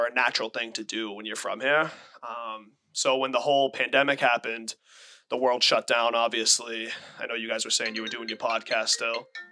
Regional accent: Boston, Massachusetts, United States; I'm from East Boston, so I'll give a quick intro. Born and raised in East Boston. I still live at home in the same triple decker my grandmother bought

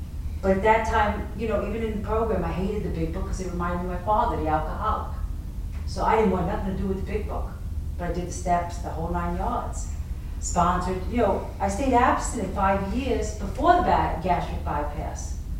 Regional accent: Bronx, New York, United States; from the Bronx.

